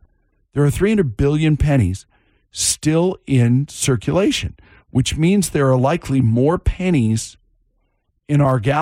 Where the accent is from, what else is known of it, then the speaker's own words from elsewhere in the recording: Seattle, Washington, United States; I come from Seattle. We know all about rain.